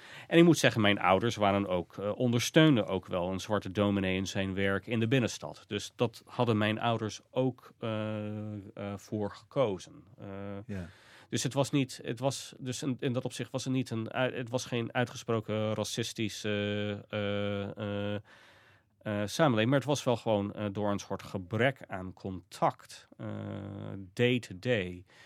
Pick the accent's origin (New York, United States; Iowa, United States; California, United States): Iowa, United States; de democraten in Sioux County, waar ik opgroeide